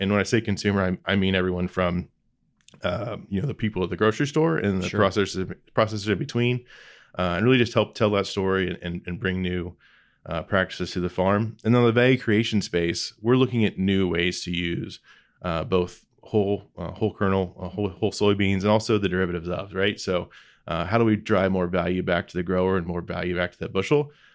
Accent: Lebanon, Indiana, United States; So for me, I grew up in Lebanon, Indiana, just northwest of Indianapolis. It's home. It's always been home. Growing up specifically, we grew up in the country, I would say, but not in agriculture

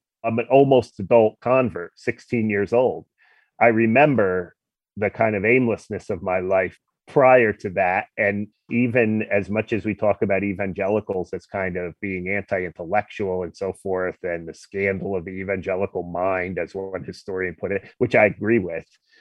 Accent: New Jersey, United States; Where I grew up in New Jersey, a very secular place.

